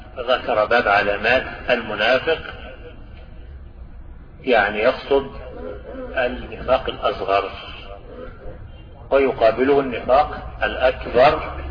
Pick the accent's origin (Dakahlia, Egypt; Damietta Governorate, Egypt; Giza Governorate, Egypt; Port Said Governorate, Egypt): Damietta Governorate, Egypt; وبلدة السواحل عندنا في دمياط ليست منكم ببعيد